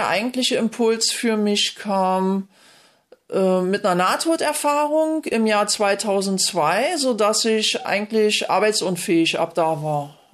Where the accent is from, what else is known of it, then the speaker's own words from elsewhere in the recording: Berlin, Germany; ich komme aus Ost-Berlin